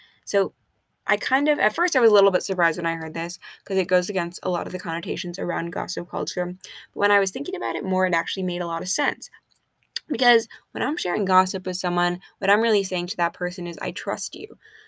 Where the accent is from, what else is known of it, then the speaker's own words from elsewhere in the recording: Boston, Massachusetts, United States; I'm from Boston, I've been to Salem